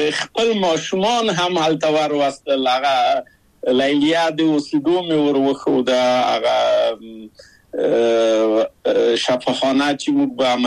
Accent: Kabul, Afghanistan; moved away as an adult; also born or lived in Czechoslovakia

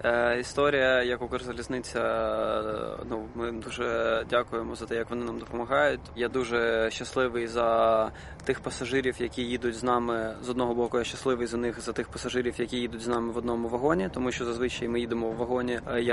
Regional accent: Donetsk, Donetsk Oblast, Ukraine; коли я кажу, що я сам з Донецька

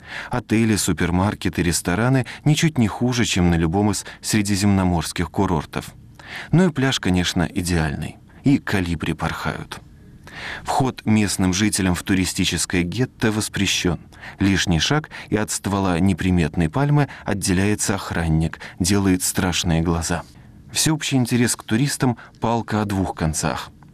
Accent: Russia; Сообщение, что я из России, вызывает удивление.

